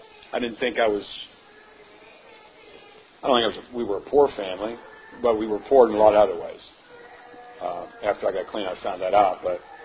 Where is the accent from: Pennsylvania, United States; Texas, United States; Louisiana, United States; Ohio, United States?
Pennsylvania, United States; Lancaster; I was born and raised in Lancaster, PA.